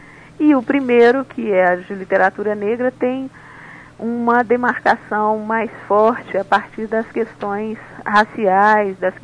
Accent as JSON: {"language": "Portuguese", "town": "Belo Horizonte", "region": "Minas Gerais", "country": "Brazil", "tie": "born or raised there", "said": "Aí em Belo Horizonte mesmo, que é minha cidade natal"}